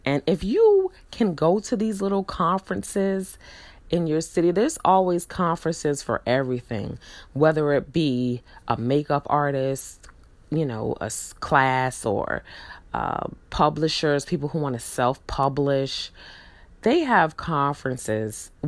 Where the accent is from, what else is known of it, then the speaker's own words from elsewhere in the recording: New York, United States; also born or lived in Houston; now in Mississippi, United States; I grew up in New York, I moved to Houston, Texas, of all places. And then from Houston, Texas, I moved to Mississippi, of all places.